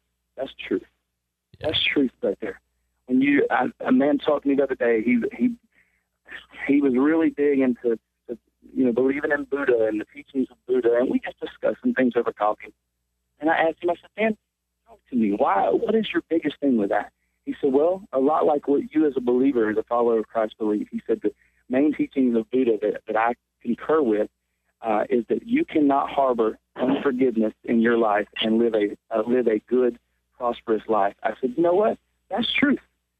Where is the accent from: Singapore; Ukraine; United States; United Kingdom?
United States; Georgia; also born or lived in Eastern North Carolina; Because I know growing up in South Georgia, spending some time in Eastern North Carolina